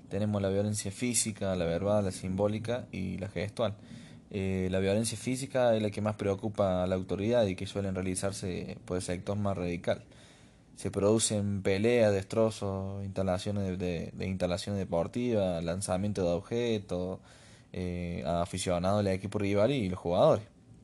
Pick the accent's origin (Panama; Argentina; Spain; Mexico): Argentina; Somos argentinos y siempre algo pasa en los partidos